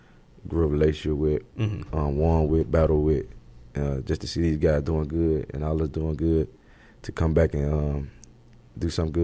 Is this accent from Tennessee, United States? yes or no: yes; Memphis, Tennessee, United States; I'm from Memphis, so we embrace stuff like that.